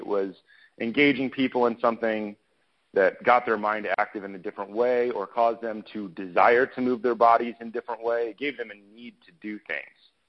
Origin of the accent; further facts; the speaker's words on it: Ohio, United States; Well, I grew up in Ohio, and I grew up on a horse farm. My mother was a horse riding coach